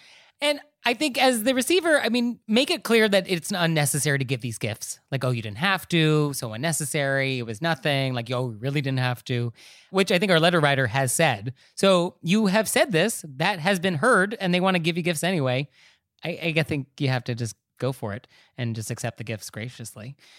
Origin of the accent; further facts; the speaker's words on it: New York, United States; So as a New Yorker, I'm like, ugh, bleh, why?